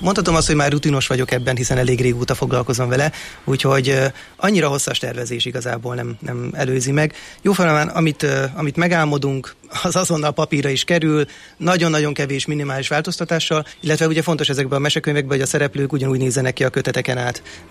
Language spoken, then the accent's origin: Hungarian; Hungary; magyar ember vagyok, magyarul beszélek